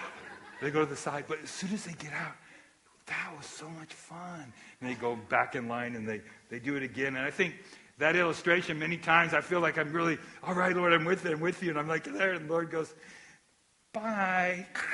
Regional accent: California, United States; It was like growing up in Southern California.

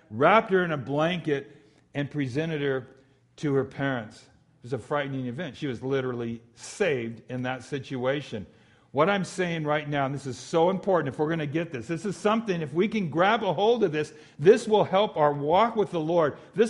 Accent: California, United States; I'm from Southern California. I understand waves and violence.

